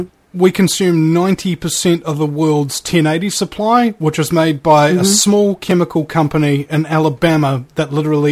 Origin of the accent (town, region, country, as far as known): New Zealand